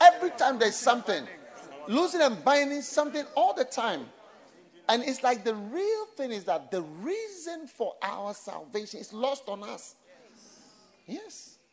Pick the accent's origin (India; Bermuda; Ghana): Ghana; but I'm from Ghana